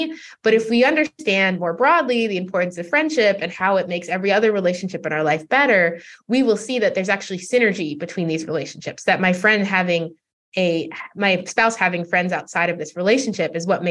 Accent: United States; Like, I'm from the US too.

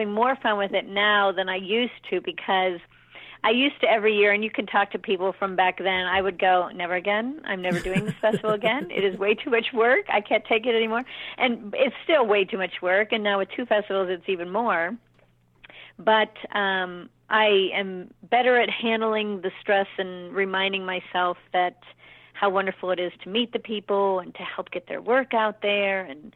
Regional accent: Orlando, Florida, United States; And yeah, and then as for Florida, I am from Orlando, and I always thought how fun it would be to bring it there.

